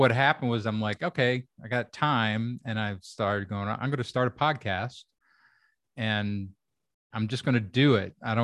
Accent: Kentucky, United States; because I grew up in Kentucky. I was the first person from my family to go to college.

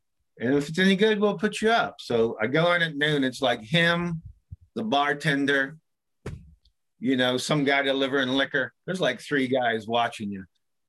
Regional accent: Pampa, Texas, United States; are you really from Pampa, Texas? And I'm like, yeah.

